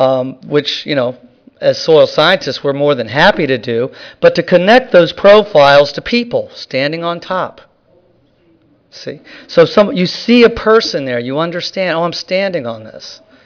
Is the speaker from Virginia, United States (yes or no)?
yes; Fairfax, Virginia, United States; I grew up in Fairfax, which is a suburb of D.C. We didn't have a lot of fields around, but we did have some forests.